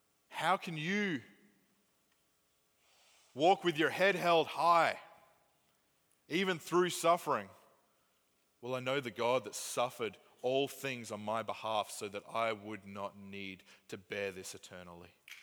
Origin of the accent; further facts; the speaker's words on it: Australia; moved away; Just for those of you who are new, I came from Australia.